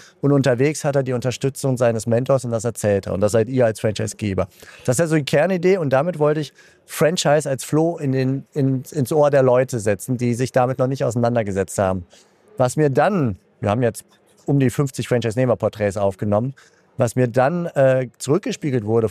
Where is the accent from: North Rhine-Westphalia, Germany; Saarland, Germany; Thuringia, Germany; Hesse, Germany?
North Rhine-Westphalia, Germany; Cologne; wir als Kölsche